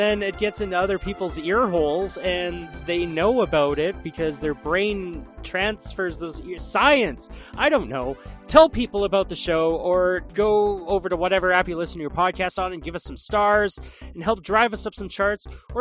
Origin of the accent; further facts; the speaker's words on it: Canada; It's one of those ones that makes me feel seen as a Canadian.